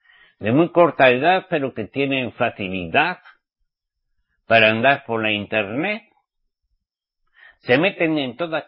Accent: Spain; Ah, pero si ahorita México me está enseñando a mí que soy española. Yo soy nacido español, ok.

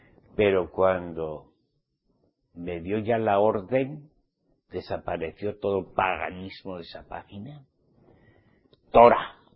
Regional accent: Spain; born there; Hace 64 años yo nací en España, del vientre de mi mamá, y vine muerto espiritualmente, enseñado en el cristianismo católico.

